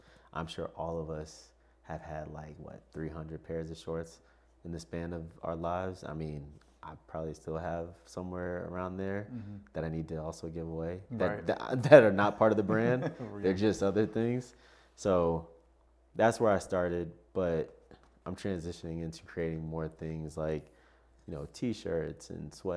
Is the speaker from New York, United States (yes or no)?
no; Detroit, Michigan, United States; also born or lived in South Carolina; like I said, grew up in Detroit, moved to South Carolina. And I grew up on Joy Road in Detroit, West Side to be exact.